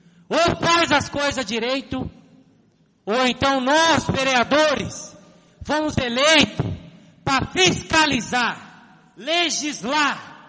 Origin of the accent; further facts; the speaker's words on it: Minas Gerais, Brazil; E olha que de queijo eu entendo, que eu sou mineiro, hein?